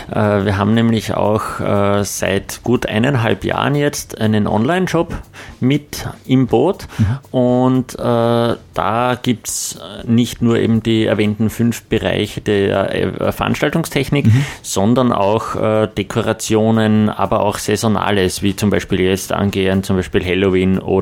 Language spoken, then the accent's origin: German; Gänserndorf, Lower Austria, Austria; Ich komme aus Gensandorf in Niederösterreich.